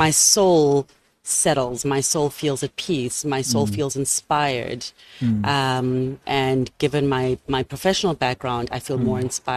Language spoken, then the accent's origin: English; South Africa; also born or lived in Scotland / New York City; Then came back to South Africa. I'm a South African girl. Love being in this country, although I've lived overseas. I'm South African undiluted.